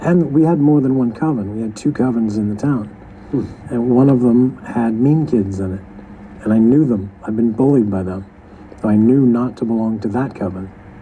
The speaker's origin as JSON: {"language": "English", "region": "Florida", "country": "United States", "tie": "born or raised there"}